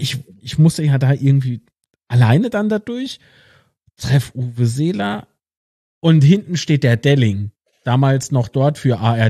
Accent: Rhineland-Palatinate, Germany; Aber vorm Spiel ist mir als Pfälzer

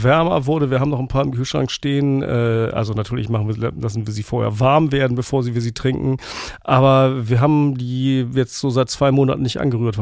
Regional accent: Lüneburg, Lower Saxony, Germany; Ich komme ja aus Lüneburg

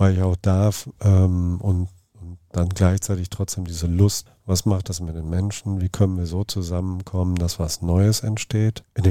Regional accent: North Rhine-Westphalia, Germany; now in Cologne, Germany; ich bin im Sauerland aufgewachsen, von daher war Dortmund auch immer die erste ernstzunehmende Stadt, wo man ausgegangen ist und, und also bevor ich dann nach Köln gezogen bin

